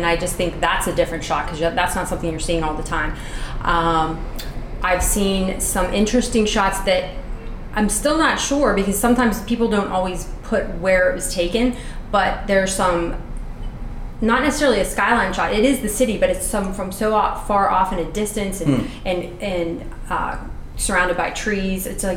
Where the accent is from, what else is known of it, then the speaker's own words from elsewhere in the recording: Pittsburgh, Pennsylvania, United States; because I grew up in Pittsburgh. I'm born and raised here. I moved away over the years and came back, always came back.